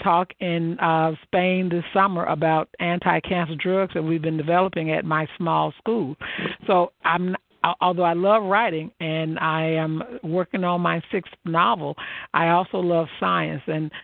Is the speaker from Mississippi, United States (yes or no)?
yes; Mississippi, United States; I'm from Mississippi, so I understand dragging and thank and thank. And I say y'all all the time.